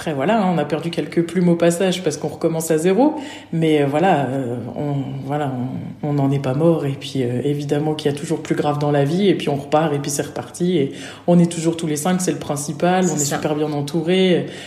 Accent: Nancy, Grand Est, France; moi je suis originaire de Nancy

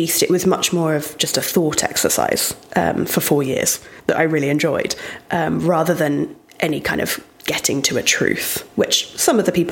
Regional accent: Exeter, South West England, United Kingdom; moved away as an adult; also born or lived in Spain; now in Edinburgh, United Kingdom; I was raised in England. I grew up in a city called Exeter in the southwest.

